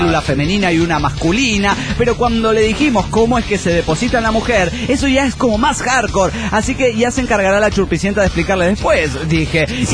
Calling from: Nuevo Laredo, Tamaulipas, Mexico; de Nuevo Laredo, Tamaulipas.

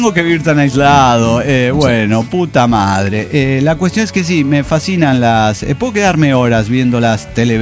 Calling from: Aguascalientes, Mexico; Les saluda nuevamente … desde Aguascalientes, México.

